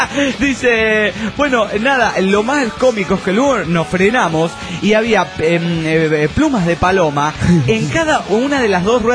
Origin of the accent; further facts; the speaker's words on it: Cochabamba, Bolivia; de Cochabamba, Bolivia.